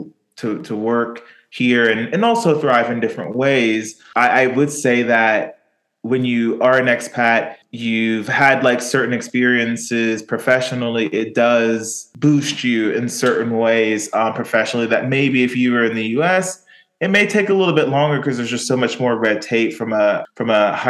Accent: United States; I'm existing in this place, I'm thriving professionally and personally, and I'm an American, right?

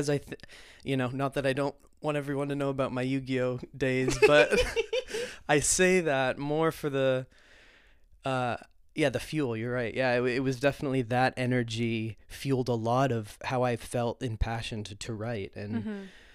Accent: Massachusetts, United States; Yes, yeah, I grew up in Massachusetts.

